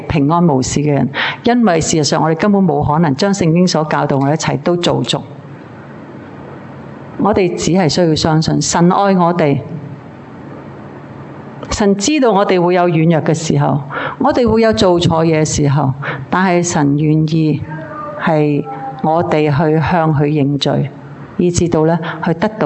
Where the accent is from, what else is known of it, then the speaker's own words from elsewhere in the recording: Hong Kong; 我们香港人经常都要快